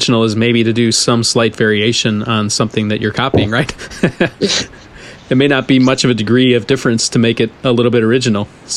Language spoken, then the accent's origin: English; Midwest, United States; being a Midwesterner, you got to pull in the practical stuff.